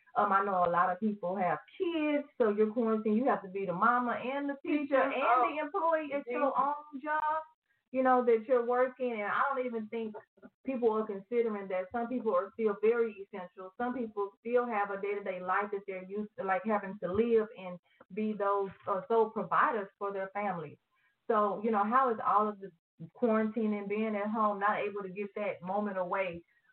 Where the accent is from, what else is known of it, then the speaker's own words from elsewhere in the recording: Austin, Texas, United States; also born or lived in Houston; I am originally from Austin. That's where I was born and raised up until I went into middle school, and then I moved to Houston.